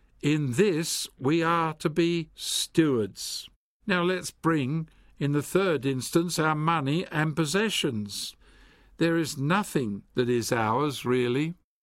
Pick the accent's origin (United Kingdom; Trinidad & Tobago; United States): United Kingdom; England; moved away as an adult; We came from England. Our children wore school uniforms, so they had one set of clothes to go to school on.